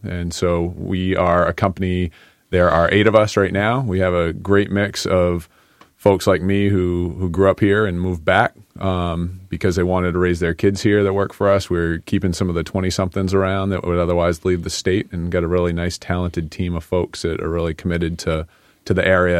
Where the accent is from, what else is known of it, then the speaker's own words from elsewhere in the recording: Maine, United States; also born or lived in Montana; I mean, growing up in Maine and around being outside a lot